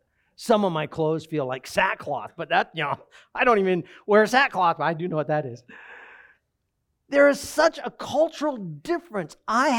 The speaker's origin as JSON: {"language": "English", "country": "United States", "tie": "born there", "said": "I was born in America."}